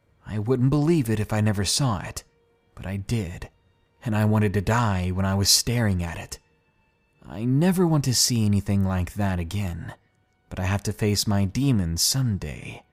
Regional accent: Australia; moved away as an adult; even though I was raised in Australia for my first 20 years.

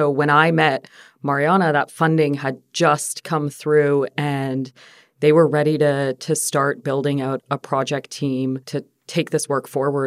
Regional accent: Canada; now in United States; I finished my graduate studies in architecture in Canada at McGill University. I'm Canadian originally. And I moved to the Boston area to start a fellowship

